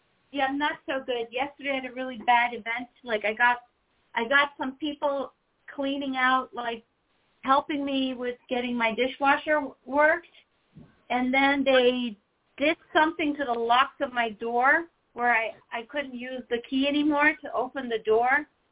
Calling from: New York, United States; From New York.

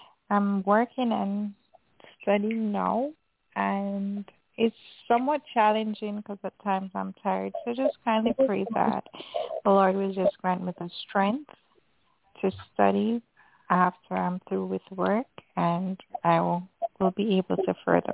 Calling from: Jamaica; You're speaking with … calling from Jamaica.

